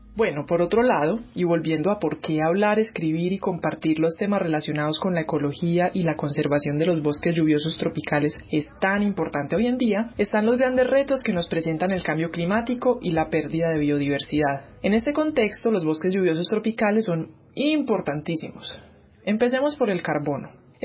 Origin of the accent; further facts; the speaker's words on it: Medellín, Antioquia, Colombia; born there; Nací en la Medellín de los 90s.